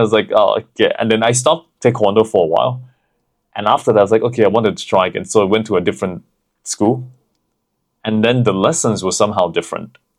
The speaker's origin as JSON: {"language": "English", "town": "Hat Yai", "region": "Songkhla", "country": "Thailand", "tie": "born or raised there", "said": "So that's how we got started in some shitty gym in Hat Yai, which is my hometown."}